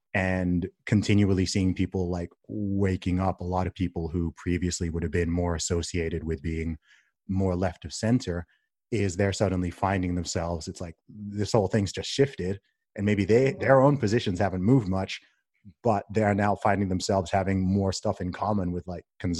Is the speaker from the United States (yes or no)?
no; Saudi Arabia; also born or lived in England; I was born in England, grew up in Saudi Arabia. My family's from Nigeria.